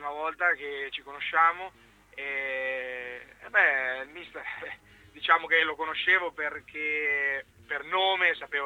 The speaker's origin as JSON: {"language": "Italian", "town": "Ancona", "region": "Marche", "country": "Italy", "said": "sono d'Ancona"}